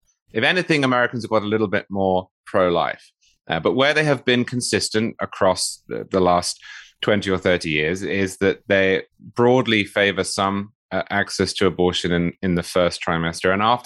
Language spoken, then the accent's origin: English; England, United Kingdom; now in United States; I'm originally from England.